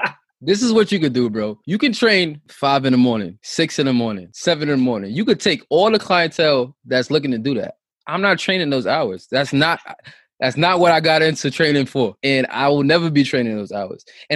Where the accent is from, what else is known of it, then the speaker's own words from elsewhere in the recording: Rockaway, New York, United States; we grew up in Southside Rockaway